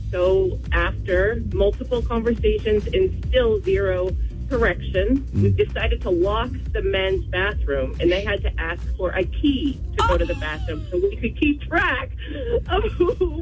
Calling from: Somersworth, New Hampshire, United States; I'm from Summersworth.

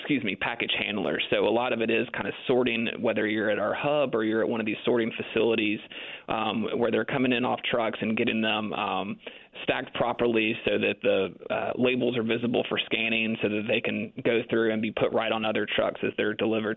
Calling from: Memphis, Tennessee, United States; I am outside of town. I'm actually in our headquarter office in Memphis, Tennessee.

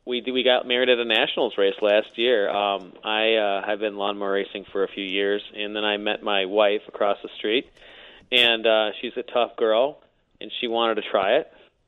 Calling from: Daytona Beach, Florida, United States; We're calling from Daytona Beach, Florida right now.

